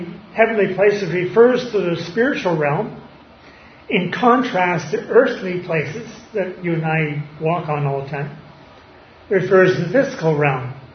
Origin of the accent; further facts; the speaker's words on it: New Hampshire, United States; Growing up in New Hampshire, where the winters could be long and cold and lots of snow, I split a lot of wood when I was a boy growing up.